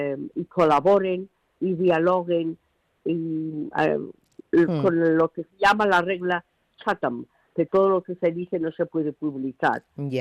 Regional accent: Teruel, Aragon, Spain; now in London, United Kingdom; Bueno, soy de Teruel, de Teruel, Teruel capital.

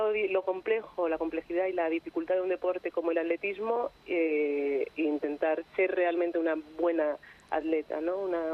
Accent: Spain; estoy yo como española

